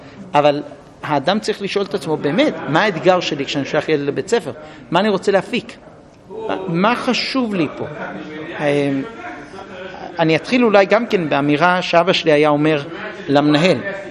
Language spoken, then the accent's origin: Hebrew; Jerusalem, Jerusalem District, Israel; הייתי רוב חיי בקריית משה. חוץ מזה שנולדתי שם, המשכתי שם בישיבה, הייתי שם עוד 10 שנים נשוי, 11-12 שנים נשוי.